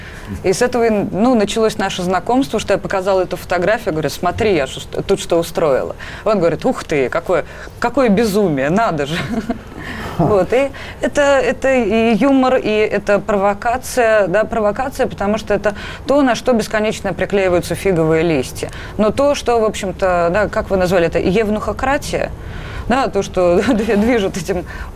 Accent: Russia; я люблю мою родину, я россиянка. И корни у меня здесь

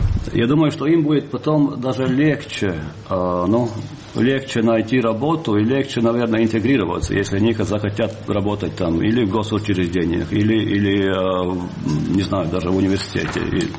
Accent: Latvia; я как единственный латыш, тут должен вернуться к этой дискуссии о языке Латвии

